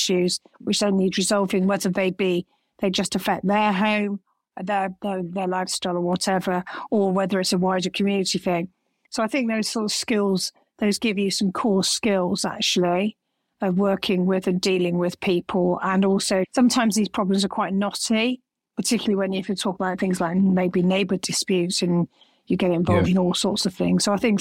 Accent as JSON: {"language": "English", "town": "Keynsham", "region": "South West England", "country": "United Kingdom", "said": "Oh, Keynsham."}